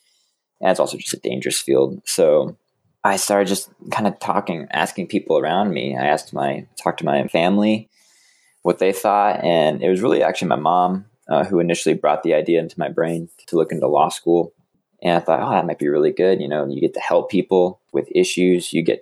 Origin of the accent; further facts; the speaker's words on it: Minnesota, United States; now in Norman, United States; And me growing up in Minnesota thought, hey, we know we could look at the Midwest.